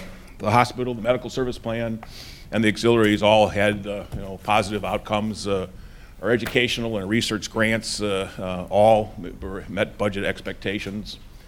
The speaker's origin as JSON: {"language": "English", "town": "Hinsdale", "region": "Illinois", "country": "United States", "tie": "born or raised there", "said": "Governor Quinn and I go back to our Hinsdale days, when we grew up together in Hinsdale"}